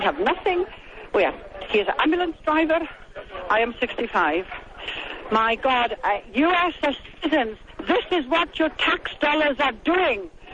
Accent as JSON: {"language": "English", "country": "United Kingdom", "said": "Oh, I'm from Britain."}